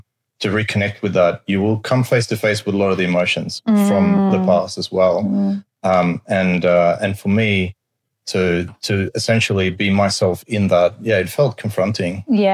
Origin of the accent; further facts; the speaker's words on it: Sweden; moved away; And I grew up in Sweden at the time, so my earlier sexual experiences were in a different country, and it was almost like a transition of moving here